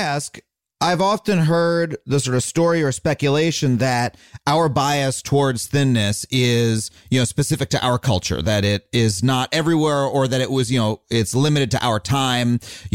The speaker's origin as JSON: {"language": "English", "country": "United States", "said": "but I am an American. We are here in America."}